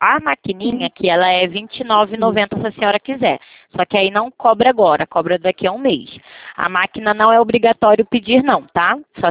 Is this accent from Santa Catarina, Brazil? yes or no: no; Rio de Janeiro, Brazil; eu sou do Rio, menina.